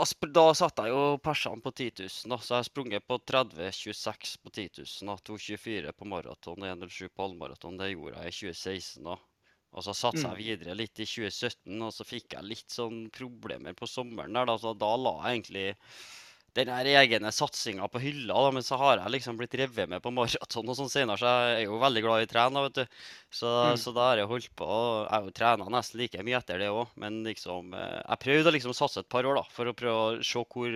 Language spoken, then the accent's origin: Norwegian; Agder, Norway; jeg drev jo med fotball når jeg vokste opp på Sørlandet.